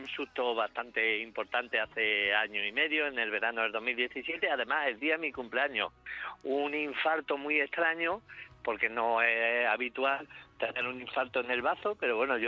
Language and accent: Spanish; Spain; Porque como soy español, pues tú coges y dices, aquí reviento.